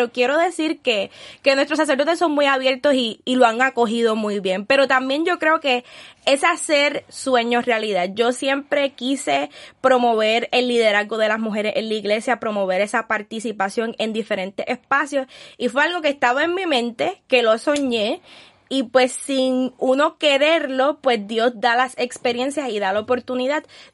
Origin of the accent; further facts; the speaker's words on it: Puerto Rico; Los que saben cómo somos los puertorriqueños, ustedes saben que nos encanta, ¿verdad?, ser alegres, ser activos y mostrar lo que somos.